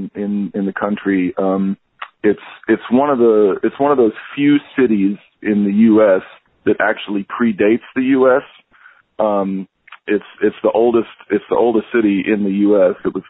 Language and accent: English; Santa Fe, New Mexico, United States; Growing up in Santa Fe, just, you know, of course I didn't realize it at the time because wherever you grow up just seems normal.